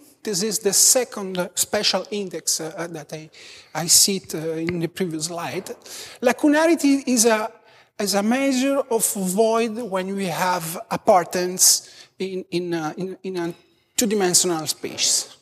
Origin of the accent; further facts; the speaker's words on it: Italy; English is a second language; I come from Italy.